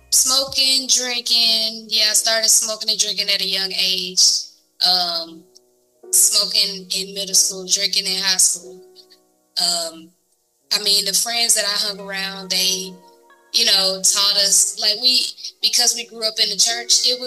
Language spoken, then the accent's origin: English; Atlanta, Georgia, United States; So, I mean, as far as growing up in Atlanta, I love it.